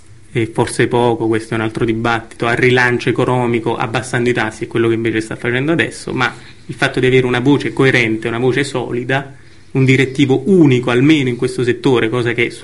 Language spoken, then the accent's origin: Italian; Campania, Italy; io sono campano, quindi almeno dalle mie parti, quando è stato introdotto l'euro, c'erano urla di dolore per strada